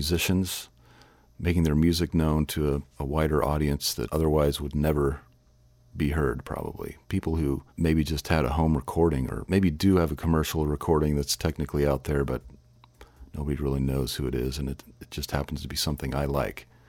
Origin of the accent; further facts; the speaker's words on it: Kansas City, Kansas, United States; also born or lived in Oregon / New York City; now in Shawnee, United States; Where am I from? I'm from Kansas City, Kansas. Well, okay, now I'm from Shawnee, Kansas. I'm from the Kansas City area. I've lived here like 13 years.